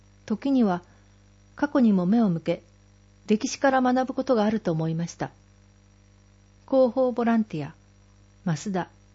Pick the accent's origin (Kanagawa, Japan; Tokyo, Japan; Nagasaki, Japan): Nagasaki, Japan; born there; 私の父は被災した会社の再建のため長崎に転勤し、私はそこで生まれました。